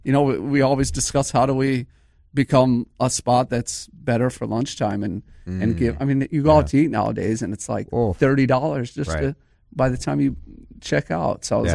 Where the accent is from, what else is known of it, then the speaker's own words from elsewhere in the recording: Philadelphia, Pennsylvania, United States; also born or lived in Minnesota; my dad's from Italy. My mom's from Philadelphia. I grew up there. We moved here in 93. I grew up in Minnesota, too.